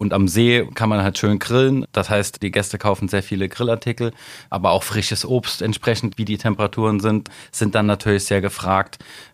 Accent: Rhineland-Palatinate, Germany; also ich bin 40 Jahre alt, komme tatsächlich auch aus dem Hunsrück, also unweit von hier, circa 30 Kilometer aus Moorbach.

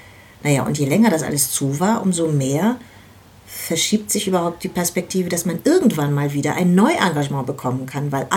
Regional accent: Berlin, Germany; Und ja, damit geht man ins Bett als Berliner Kind.

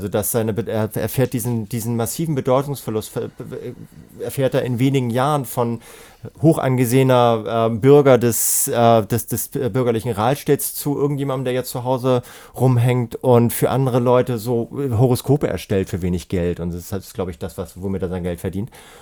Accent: Hamburg, Germany; Also ich bin ja Hamburger

